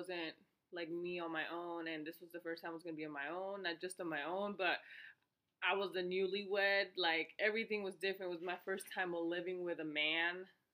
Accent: Florida, United States; I'm from the country, I'm from Florida, but I'm from a part of Florida that's very southern, very country.

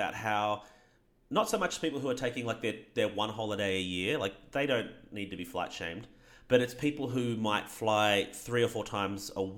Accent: Australia; like in Australia, for example, for me to get from my hometown to Sydney, it's $70 for an 8 hour train ride

